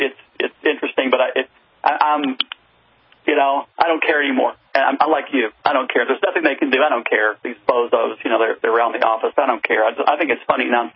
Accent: Texas, United States; I'm from Texas. I've got a 357 Magnum revolver.

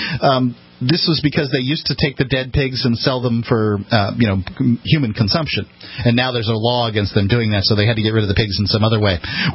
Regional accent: Florida, United States; We came both from Sarasota County. I grew up in Manatee County, which is the county north

